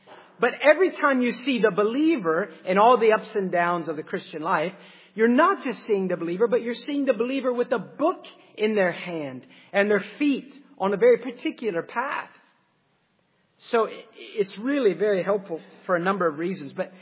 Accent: United States; It seems that we, especially as American, I don't know if it's just our culture, but we tend to be like a pendulum

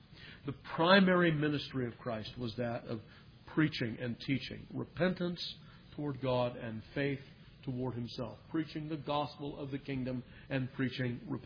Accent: California, United States; Maybe that's because I was from Southern California. There was more smog and the light was, you know, you could see it more in the sky.

